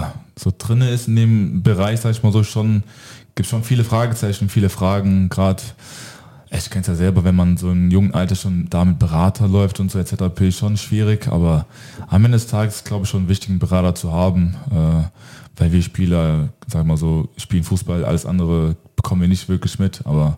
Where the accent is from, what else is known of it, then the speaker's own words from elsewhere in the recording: Mainz, Rhineland-Palatinate, Germany; ich bin aus Mainz und nebendran ist Frankfurt, Wiesbaden, ja, schon alles mega groß.